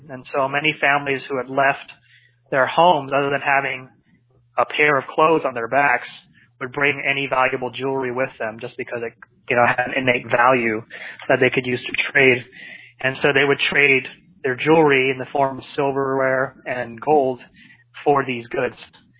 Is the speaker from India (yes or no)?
no; Hong Kong; born there; What I learned was I was born in one of the hospitals in Hong Kong